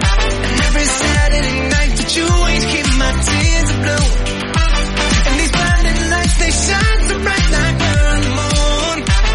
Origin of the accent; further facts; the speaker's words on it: Frankfurt, Hesse, Germany; Ich komme aus Frankfurt.